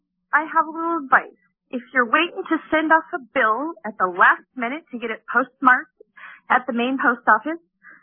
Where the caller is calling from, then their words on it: Tacoma, Washington, United States; I'm calling from Tacoma.